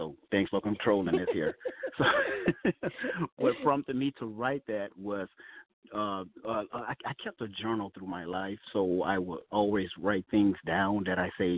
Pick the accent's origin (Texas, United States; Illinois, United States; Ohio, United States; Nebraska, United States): Illinois, United States; Chicago; also born or lived in Blytheville, Arkansas; I'm originally from Chicago, spent half of my childhood in growing up in Chicago. The remainder was in Arkansas, Blytheville, Arkansas.